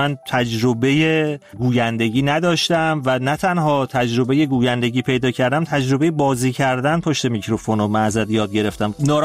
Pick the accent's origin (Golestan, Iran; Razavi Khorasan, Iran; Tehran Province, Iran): Tehran Province, Iran; Tehran; born there